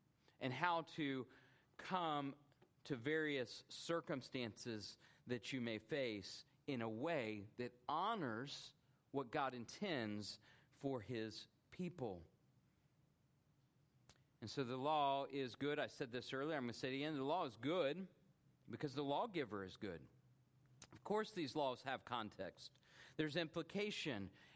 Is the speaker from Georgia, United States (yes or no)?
yes; Atlanta, Georgia, United States; now in Alabama, United States; Y'all know I grew up in the Atlanta area, and one of the reasons I left is because you cannot tie a giraffe to a telephone pole.